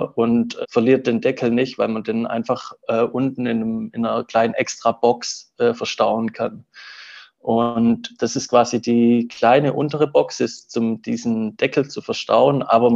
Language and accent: German; Southern Germany, Germany; Ursprünglich komme ich so aus dem Süden Deutschlands und habe da auch Wirtschaftswissenschaften studiert